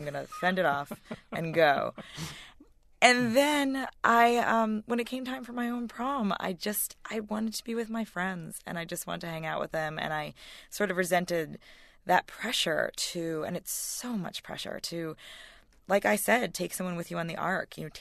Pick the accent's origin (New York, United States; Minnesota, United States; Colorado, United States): New York, United States; White Plains; because I grew up in White Plains, which is, as Connecticut listeners will know, not far from New York.